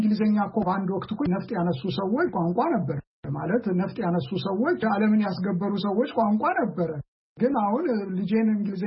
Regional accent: Addis Ababa, Ethiopia; እኔ ወልጄ ያደኩት አዲስ አበባ ነው የአማርኛ ቋንቋዬ ነው ብዬ ነው ማምነው። ሌሎችንም ቋንቋዎች ግዕዝም ቋንቋዬ ነው ብዬ ነው ማምነው። ግዕዝም ብዙ ገብቼ ባልሄድም ተምሬያለሁ፣ አማርኛም ተምሬያለሁ። ሌሎችንም አንዳንድ ቋንቋዎችን የአገር ቤት የሚነገሩ ቋንቋዎች አውቃለሁ።

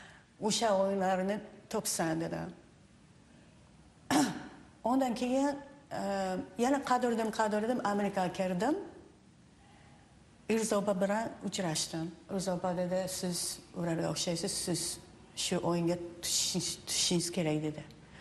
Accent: Japan; Yapon raqslarini yaxshi bilaman. Chunki o'sha yerda tug'ilganman va o'sdim.

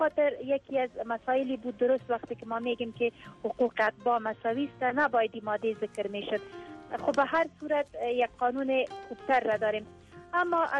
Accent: Afghanistan; ما افغان هستیم

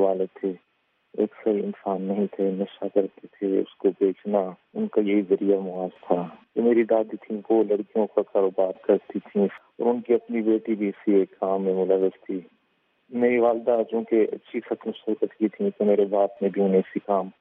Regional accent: Khyber Pakhtunkhwa, Pakistan; اور میں خیبر پختونخوا کا رہنے والا ہوں.

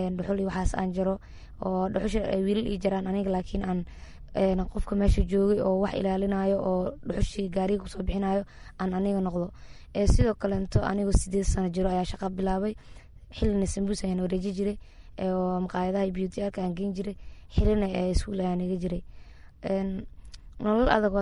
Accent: Beledweyne, Hiiraan, Somalia; born there; waxaan ku dhashay gobolka Hiiraan, magaalada Beledweyne 1998.

